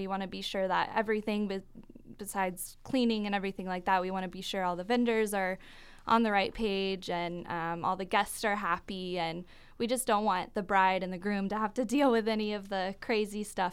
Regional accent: Florida, United States; moved away as an adult; now in Ventura, United States; Well, I'm originally from Florida. I lived there my whole life. I just recently moved to Ventura about a year and a half ago.

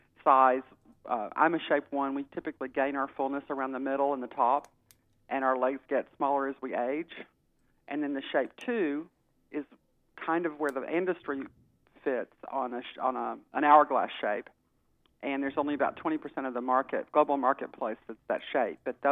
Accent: Texas, United States; Yes, I'm from Texas.

